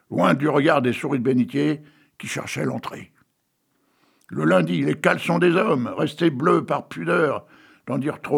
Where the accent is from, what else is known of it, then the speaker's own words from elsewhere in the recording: Hauts-de-France, France; Tu sais que j'adore les frites, moi. Hein. Je suis du Nord.